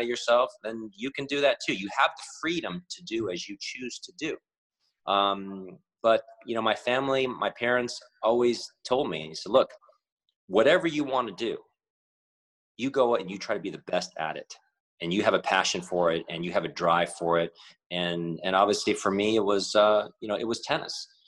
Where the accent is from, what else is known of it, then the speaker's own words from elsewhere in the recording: United States; obviously I'm American, obviously I'm Asian American